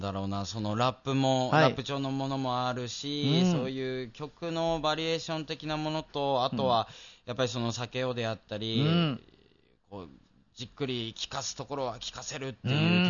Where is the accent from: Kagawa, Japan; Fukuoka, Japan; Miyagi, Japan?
Miyagi, Japan; Kesennuma; その自分の出身はまあ気仙沼市なので